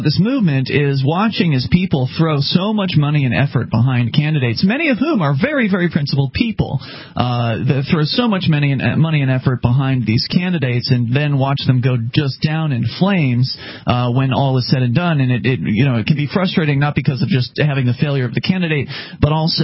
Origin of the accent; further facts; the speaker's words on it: Sarasota, Florida, United States; because I come from Sarasota, Florida, where it's a pretty big market.